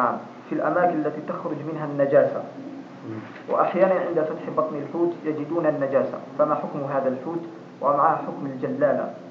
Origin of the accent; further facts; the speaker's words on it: Algeria; عندنا في الجزائر يعقد المسلمين عقدين